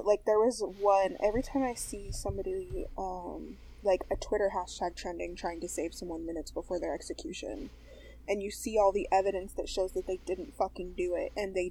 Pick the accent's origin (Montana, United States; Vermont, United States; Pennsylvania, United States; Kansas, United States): Kansas, United States; Which is funny because I'm from Kansas.